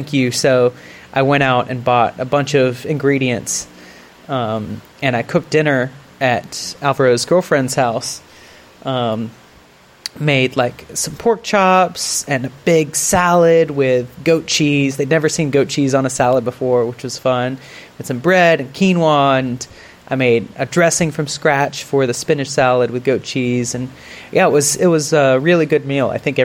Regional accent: Seattle, Washington, United States; So once I told him I was from Seattle, his eyes lit up, which was pretty fun.

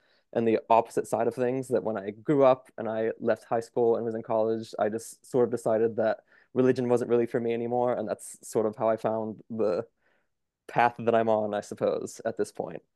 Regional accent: Pennsylvania, United States; now in Lancaster, United States; But yeah, I grew up in Pennsylvania. I lived for most of my youth in central Pennsylvania. So it's pretty much the middle of nowhere, like Hicktown.

